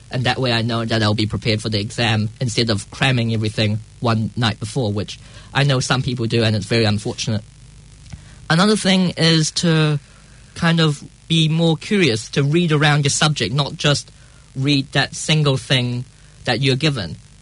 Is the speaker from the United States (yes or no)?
no; Australia; also born or lived in England; I was born in England, but I moved here when I was very young. My parents' kind of family were here, both my mum's side and my dad's side was in Australia.